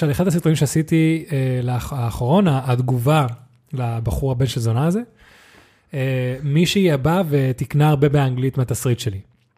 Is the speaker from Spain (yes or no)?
yes; Spain; אני גדלתי באירופה, אני גדלתי בספרד